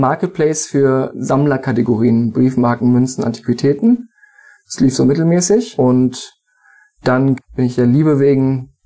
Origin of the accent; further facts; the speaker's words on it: Wiesbaden, Hesse, Germany; Aus Wiesbaden.